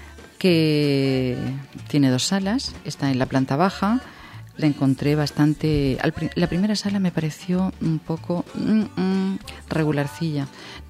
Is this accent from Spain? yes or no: yes; Valencia, Valencian Community, Spain; estoy en Valencia, estoy en mi tierra, porque de esta es mi tierra